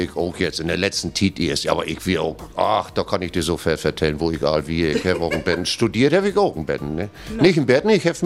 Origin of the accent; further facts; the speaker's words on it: Bad Doberan, Mecklenburg-Vorpommern, Germany; Bad Doberan ist mein Heimatort.